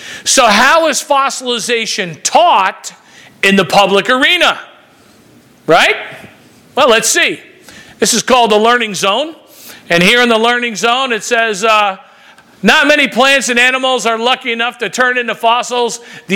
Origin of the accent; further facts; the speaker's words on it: Cuttyhunk Island, Massachusetts, United States; I grew up on Cutty Hunk Island off the coast of Massachusetts near Martha's Vineyard in a family of fishermen.